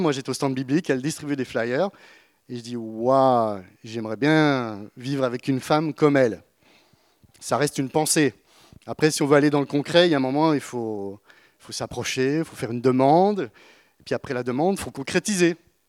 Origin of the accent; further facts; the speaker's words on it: France; Je ne sais pas en tant que Français, mais j'aime pas dire ça, mais bon.